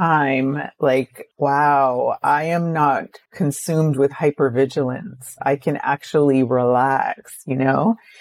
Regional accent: Canada; I'm from Canada, and we had something called a baby bonus

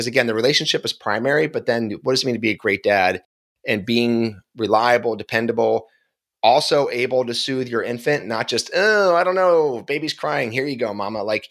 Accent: Philadelphia, Pennsylvania, United States; I'm from Philly. We like a little salt and pepper on our food and a little salt and pepper in our language.

